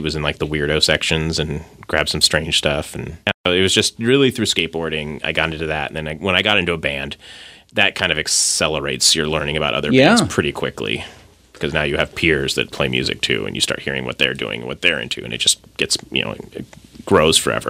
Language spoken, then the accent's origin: English; Bothell, Washington, United States; Yeah, this is the Northwest. I grew up in Bothell.